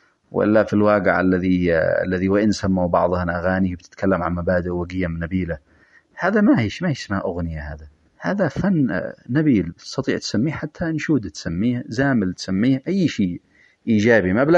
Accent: Yemen; إحنا بحاجة ثورة ثقافية، وبحاجة أن نوصل ثقافتنا كشعب يمني

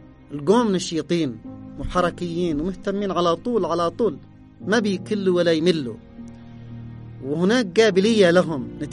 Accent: Yemen

